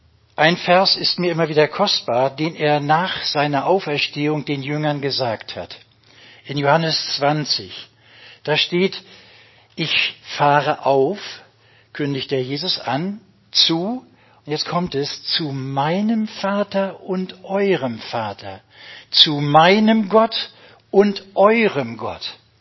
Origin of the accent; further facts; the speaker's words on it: Hamburg, Germany; Ja, als Hamburger kommt man heute mit etwas einigermaßen stolz geschwellter Brust.